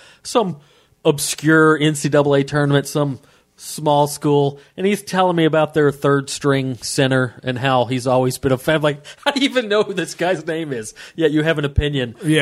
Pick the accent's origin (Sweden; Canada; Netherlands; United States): United States; Atlanta, Georgia; 16th and 17th I'll be in my hometown, Atlanta, Georgia, at the Relapse Theater.